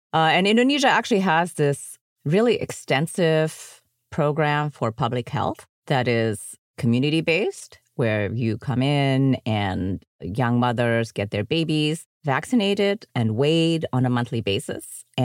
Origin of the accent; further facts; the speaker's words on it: Germany; So because I grew up in Germany, I go to Germany a lot.